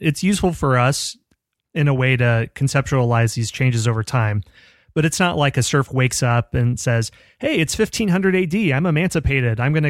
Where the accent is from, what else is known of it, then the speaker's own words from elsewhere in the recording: United States; It's interesting to hear that as an American, because we learn about our own military history